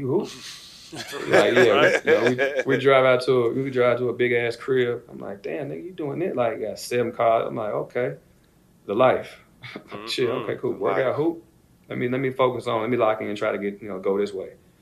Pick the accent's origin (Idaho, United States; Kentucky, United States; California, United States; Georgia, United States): Kentucky, United States; Louisville; like I said, I'm from Kentucky, so I didn't watch basketball growing up. I didn't watch football. Like, I was outside playing. So we didn't have a professional team in Louisville